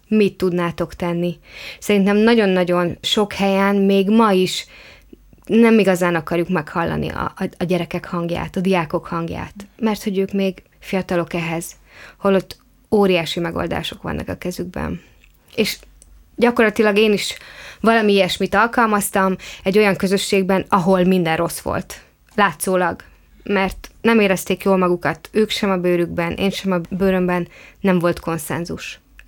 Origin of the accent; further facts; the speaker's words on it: Hungary; én egy vidéki lány vagyok, falun nőttem fel, és most is lényegében kétlaki módon, de falun élek